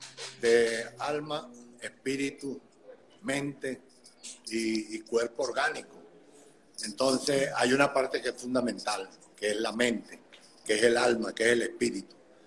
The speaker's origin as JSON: {"language": "Spanish", "country": "Venezuela", "said": "qué dolor para un país como el nuestro, que era un país rico en todos los sentidos, y hoy se ve en una extrema pobreza."}